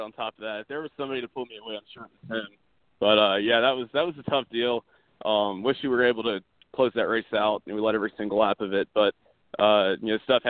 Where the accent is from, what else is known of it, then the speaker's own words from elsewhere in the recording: South Carolina, United States; South Carolina, easily. We're actually right up by Greenville Pickens. I'm only 2 miles away from Greenville Pickens, and that's where I grew up.